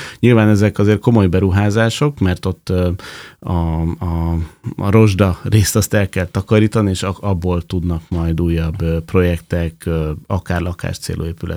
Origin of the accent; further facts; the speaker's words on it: Budapest, Hungary; Én a 14. kerületben nőttem föl, és ott az a környék is, ahol én felnőttem, mondhatni, hogy egy ilyen kertvárosi nyugodt résznek volt mondható